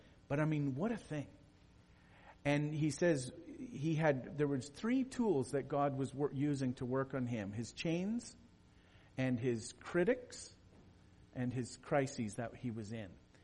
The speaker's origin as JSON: {"language": "English", "country": "Canada", "said": "being Canadian, I had to go to one extra window at the border crossing."}